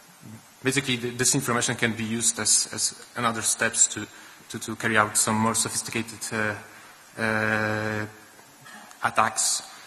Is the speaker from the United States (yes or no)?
no; Poland; Hey, I'm from Poland.